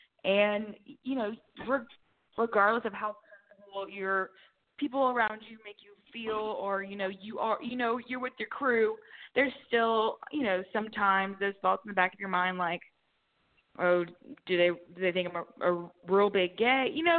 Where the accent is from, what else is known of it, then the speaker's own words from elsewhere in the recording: Lafayette, Louisiana, United States; look, I'm from Lafayette.